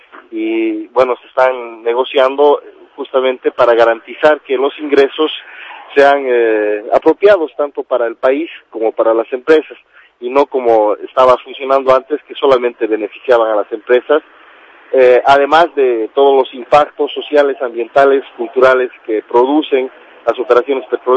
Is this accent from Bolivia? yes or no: yes; Santa Cruz, Bolivia; Yo vengo de Santa Cruz, que es un departamento que está en la zona baja de Bolivia